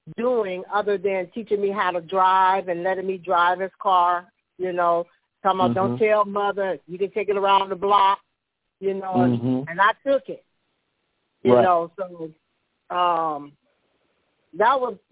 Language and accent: English; Collinsville, United States; Growing up in Collinsville was challenging to me at times, you know, at a young age.